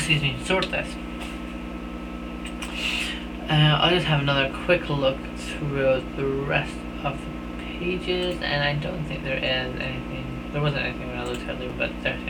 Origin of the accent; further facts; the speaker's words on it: Scotland, United Kingdom; accent: Scottish; I've had to distill my accent over time. I am going to attempt to, as much as I can, let through my original Scottish accent.